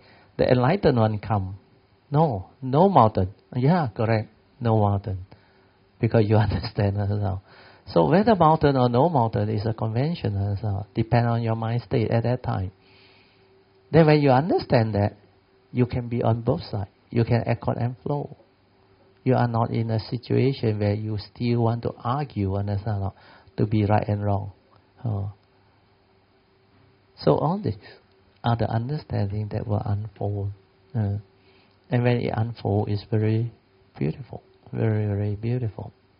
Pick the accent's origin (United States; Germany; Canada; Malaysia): Malaysia; I was invited as a Malaysian speaker.